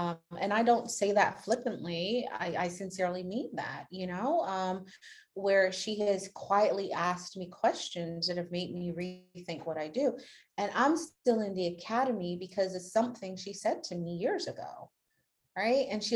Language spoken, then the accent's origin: English; Barbados; Now, again, I'm from Barbados, and you talk about traditional two-parent household.